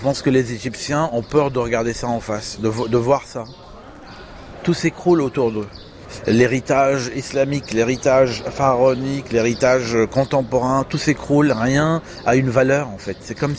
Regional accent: Hong Kong; Oui, je viens de Hong Kong et à Hong Kong, il y a quand même un des quartiers les plus peuplés du monde

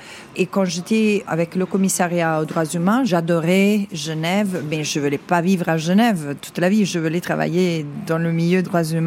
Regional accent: Southern Italy, Italy; French is a second language; je me reconnais beaucoup dans les traits de ma terre. Je suis de l'Italie du Sud, ça se sent

